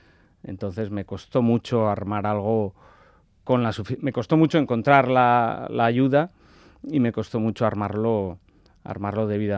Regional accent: San Sebastián, Basque Country, Spain; born there; A mí me da igual, mi padre es vizcaíno, mi madre navarra, yo nací en Donosti por casualidad.

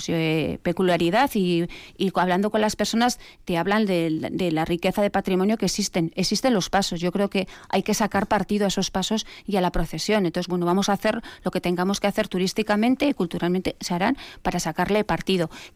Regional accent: Basque Country, Spain; han venido a Vitoria-Gasteiz a ver cómo somos los vascos y las vascas.

